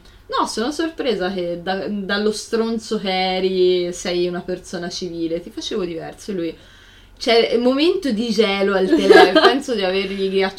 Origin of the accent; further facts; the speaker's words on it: Tuscany, Italy; io sono toscana e lei è veneta